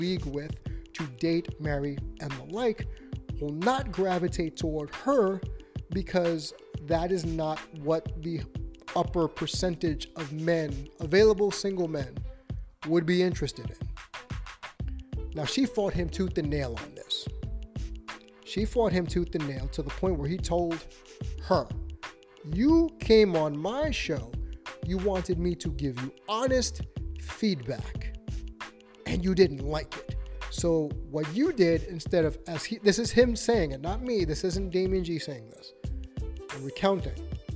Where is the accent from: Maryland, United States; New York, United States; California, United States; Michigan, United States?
New York, United States; New York City; I believe he's based out of my hometown of New York City